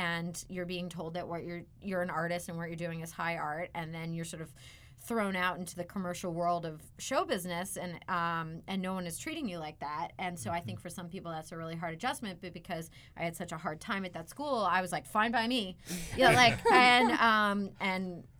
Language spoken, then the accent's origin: English; Pittsburgh, Pennsylvania, United States; I was very lucky growing up in Pittsburgh that I basically got to work nonstop as a kid.